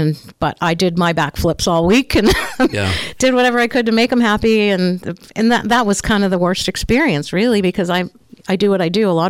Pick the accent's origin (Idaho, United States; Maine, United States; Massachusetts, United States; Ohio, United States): Maine, United States; Harpswell; Grew up in a duck blind with my dad and my grandfather down on the New Meadows River. I grew up in Harpswell on Great Island.